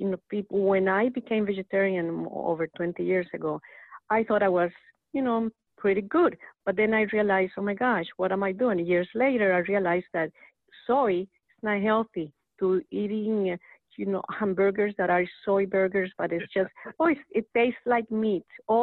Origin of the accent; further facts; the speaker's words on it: Costa Rica; I'm coming from Hispanic culture, I'm originally from Costa Rica, and, you know, we eat a lot of corn and a lot of breads and a lot of rice